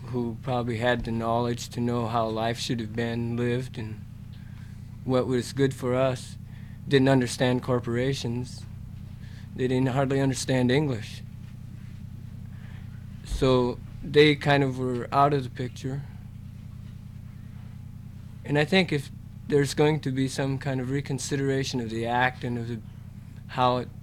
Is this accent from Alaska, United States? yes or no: yes; Kinnick, Alaska, United States